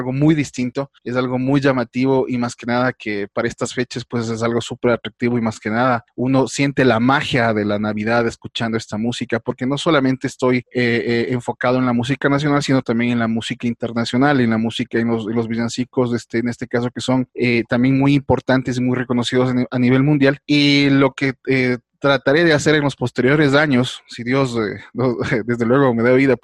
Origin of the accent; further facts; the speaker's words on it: Ecuador; siempre nosotros como ecuatorianos siempre tiramos un poco más hacia lo internacional